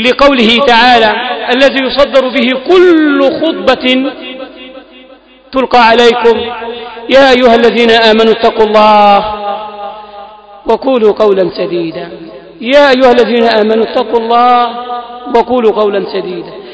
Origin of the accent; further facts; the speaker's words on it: Egypt; بلادنا مصر